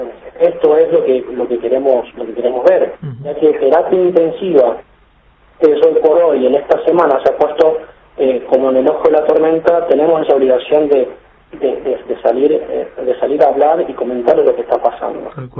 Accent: Mendoza, Argentina; ¿Qué prioridades tenemos nosotros ahora acá, como mendocinos, con respecto a esta situación?

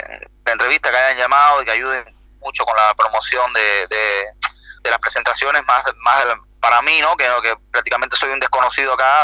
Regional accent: Santa Clara, Villa Clara, Cuba; now in Argentina; para otros cantautores cubanos de Santa Clara, de donde soy yo.

